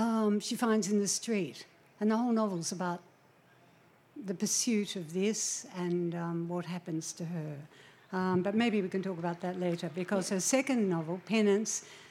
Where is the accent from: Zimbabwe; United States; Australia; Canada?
Australia; Melbourne, Victoria; And I'm of Irish extraction from Melbourne, and I'm finding it even more difficult, I'm afraid.